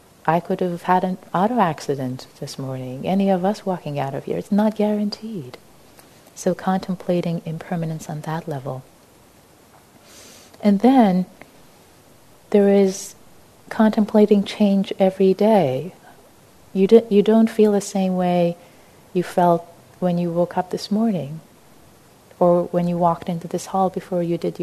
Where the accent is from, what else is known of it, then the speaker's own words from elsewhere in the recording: Tehran, Tehran Province, Iran; I was born in Tehran, Iran, before the Islamic Revolution.